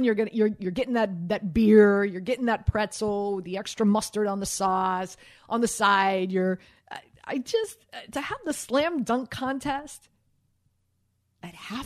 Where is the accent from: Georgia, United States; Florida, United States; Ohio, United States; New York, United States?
Florida, United States; Miami; Like I'm from Miami, and you know, at that point in time, like, South Beach wasn't what South Beach is right now.